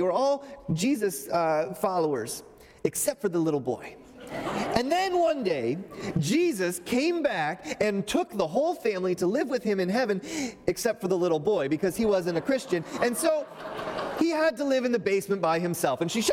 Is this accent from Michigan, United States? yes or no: yes; Sterling Heights, Michigan, United States; I grew up in Sterling Heights, so not too far from here. In fact, my parents, they still live in the same house.